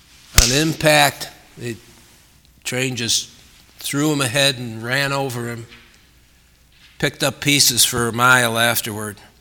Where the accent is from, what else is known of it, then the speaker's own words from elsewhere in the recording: Chicago, Illinois, United States; I'm from Chicago. I've worked with the missions there many times, even as a teenager.